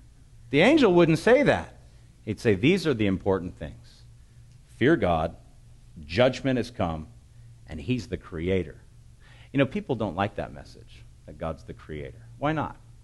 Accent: United States; I'm an American. For goodness sake, I want the dollar to be stronger

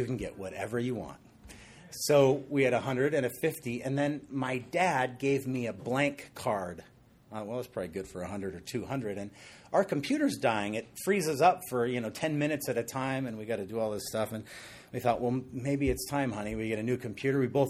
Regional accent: Wahiawa, Hawaii, United States; born there; No, I was born in Wahiwa.

